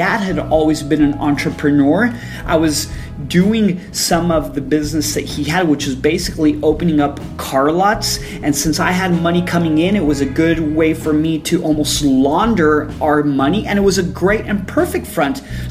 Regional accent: El Paso, Texas, United States; I grew up in El Paso, which is border town with Juarez.

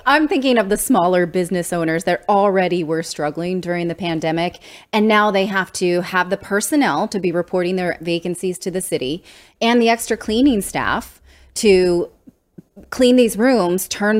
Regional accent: California, United States; Now, as a Californian, I find these images really hard to understand.

